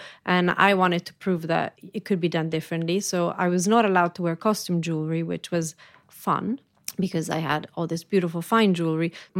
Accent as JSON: {"language": "English", "town": "Florence", "region": "Tuscany", "country": "Italy", "tie": "born or raised there", "second_language": "English", "said": "you know, I grew up in Florence, so definitely that was my upbringing. I was a little bit more exotic, I think, than the traditional Florentine because my mother's from New York."}